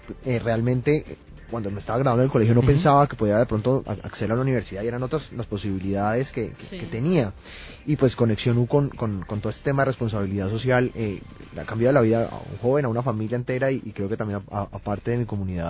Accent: Pradera, Valle del Cauca, Colombia; yo soy del municipio de Pradera Valle

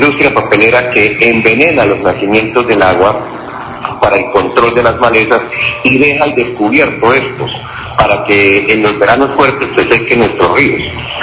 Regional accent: Valle del Cauca, Colombia; los interesados, que somos todos los vallecaucanos

